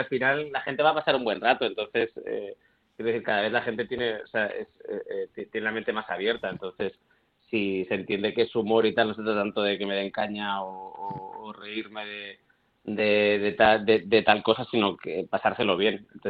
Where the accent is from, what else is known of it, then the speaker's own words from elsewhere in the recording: Bilbao, Basque Country, Spain; tengo mucha familia en Bilbao y yo estuve allí hasta los 7-8 años. Pero que además me crié en Ocharcuaga, ¿sabes? Uh-huh. Cerca de Ocharcuaga